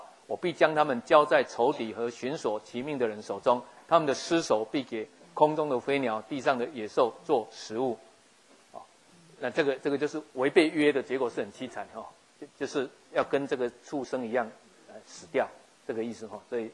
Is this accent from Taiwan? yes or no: yes; Taiwan; 很多我们台湾人一样，拜拜都要杀三牲嘛齁。